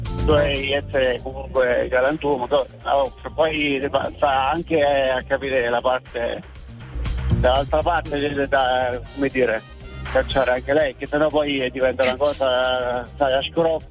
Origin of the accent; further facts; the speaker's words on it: Salerno, Campania, Italy; Di Salerno.